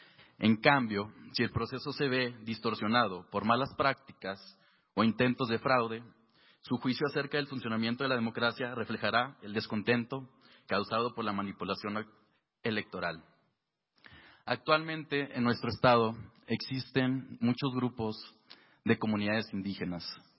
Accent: Durango, Mexico; vengo del estado de Durango.

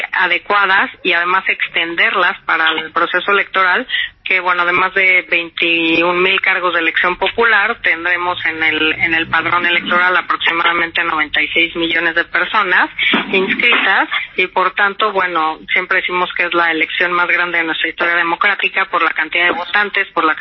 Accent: Mexico; lo que tenemos que hacer como mexicanos

